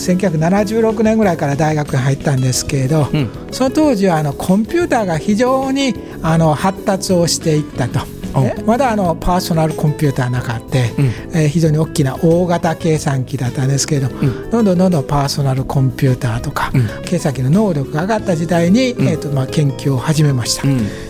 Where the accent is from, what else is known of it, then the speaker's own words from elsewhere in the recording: Kansai, Japan; now in Aichi, Japan; あの愛知県に来るということが、うん、生まれも育ちも、まあ大阪、神戸、京都ぐらいをうろうろしてたんですから、